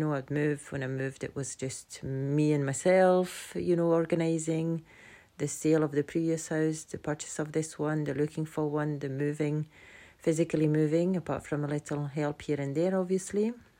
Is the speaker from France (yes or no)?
yes; France; now in Scotland, United Kingdom; I have moved here a year ago exactly, and I have lived in Scotland for 33 years now, and I'm originally from France.